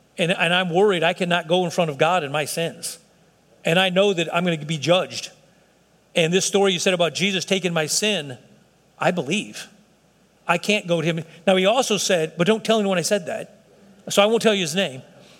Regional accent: Texas, United States; Well, we're from Texas. He says, Texas, America? I was like, currently, Texas, America.

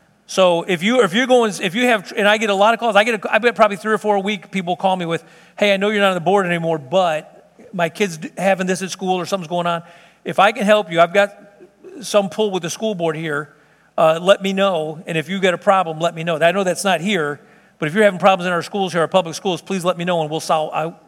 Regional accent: Houston, Texas, United States; Anyway, I grew up down there in Little York, Antoine, kind of from 12 to probably 17, 18.

